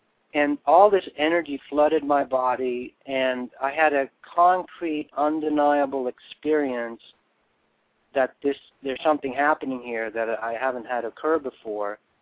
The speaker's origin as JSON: {"language": "English", "country": "Sweden", "said": "my father was a nuclear physicist, scientist, and we came from Sweden, and it was, you know, it's a very modern society"}